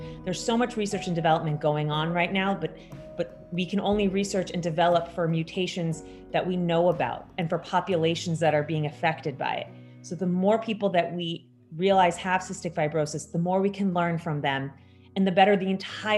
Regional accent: India; It just feels like, and probably because I'm Indian, it feels tragic that like we have these diagnostic capacity in the United States.

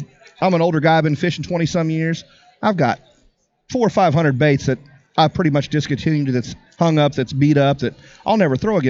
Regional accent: Missouri, United States; I'm from Missouri, Ozarks area.

